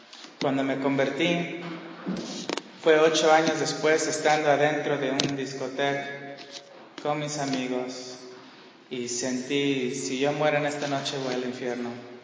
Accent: Brooklyn, New York, United States; mis papás son originarios de Puerto Rico, los dos nacieron ahí, y yo nací en Brooklyn, Nueva York. Estuve ahí pues toda mi escuela, terminando prepa.

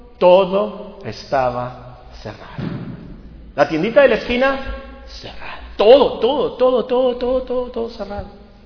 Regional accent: Hermosillo, Sonora, Mexico; also born or lived in Guerrero / Culiacán; llegamos a Hermosillo, vivíamos antes en Culiacán, yo nací en Guerrero, pero vivimos un tiempo en Culiacán para que naciera Mónica, Esther y Alberta. Y llegamos aquí a Hermosillo más o menos el 68

